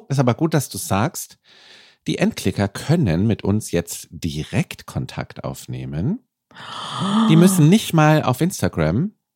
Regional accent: Bavaria, Germany; Ich bin aus Bayern

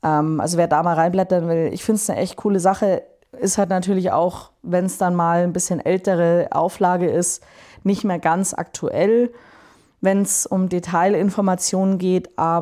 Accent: Munich, Bavaria, Germany; ich komme aus München, ich habe fast immer hier gewohnt

